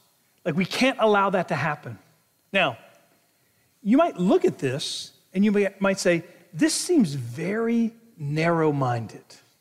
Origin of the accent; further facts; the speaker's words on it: Virginia Beach, Virginia, United States; I grew up in Virginia Beach.